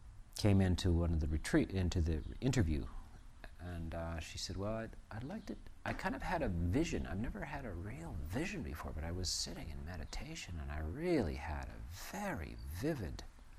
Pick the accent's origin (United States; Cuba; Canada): Canada; New Westminster, British Columbia; born there; I was in the Royal Columbian Hospital in Westminster, and so was I.